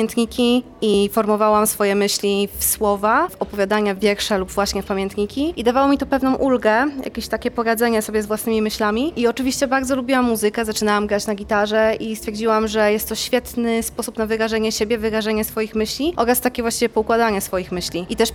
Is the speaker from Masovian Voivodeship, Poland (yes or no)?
no; Poznań, Greater Poland Voivodeship, Poland; Ja jestem z Poznania, więc głównie gram w Poznaniu.